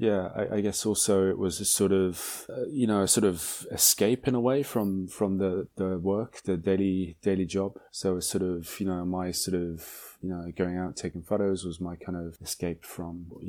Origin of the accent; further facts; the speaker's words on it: England, United Kingdom; now in Japan; So I'm from England, and I moved to Japan about 15 years ago.